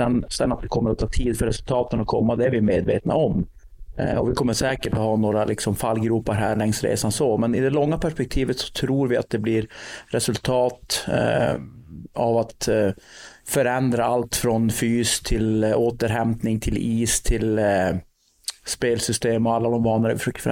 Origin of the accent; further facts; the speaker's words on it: Sweden; Och det är ju inte för att jag är svensk